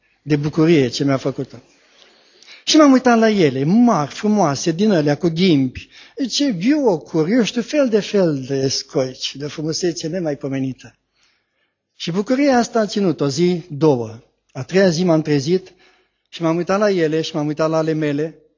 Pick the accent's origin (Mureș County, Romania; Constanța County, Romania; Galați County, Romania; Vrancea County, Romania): Galați County, Romania; Tecuci; eu sunt din Tecoci